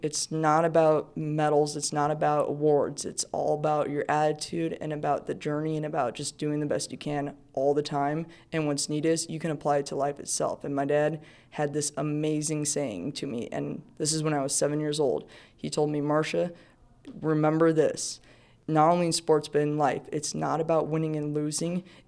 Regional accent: Redmond, Washington, United States; now in Bothell, United States

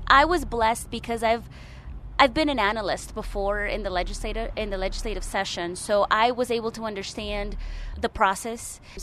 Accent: New Mexico, United States; I grew up in the Southeast Heights. I went to Kirtland Elementary School, Wilson Middle School, and Highland High School.

